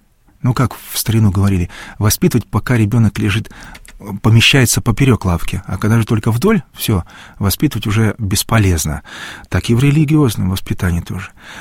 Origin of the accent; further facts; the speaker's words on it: Zakarpattia Oblast, Ukraine; Я прямо из Закарпатья, у нас даже христианство такое своеобразное, с большим-большим таким напылением языческого, чувственного, эмоционального.